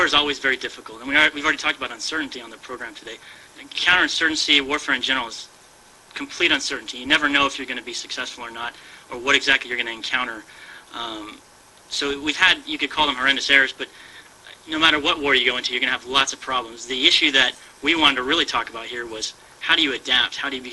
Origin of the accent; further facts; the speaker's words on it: the West, United States; American, we know we're hands off all the time. We keep an arm's distance from everyone, especially I'm from the West.